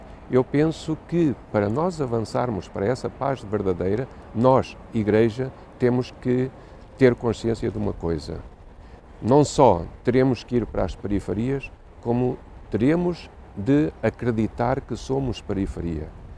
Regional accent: Japan; nós próprios, como japoneses, sejamos instrumentos de paz

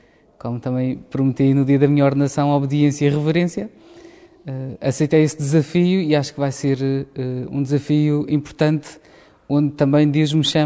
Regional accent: Curral das Freiras, Madeira, Portugal; tenho 26 anos, sou natural da Madeira, mais concretamente da freguesia do Curral das Freiras.

